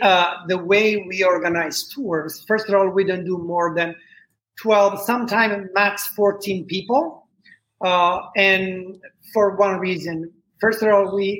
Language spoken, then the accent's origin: English; Italy; I'm from Italy.